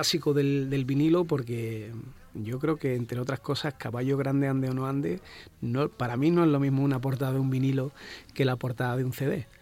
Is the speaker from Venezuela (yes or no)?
no; Jerez de la Frontera, Andalusia, Spain; Sí, bueno, yo soy de Jerez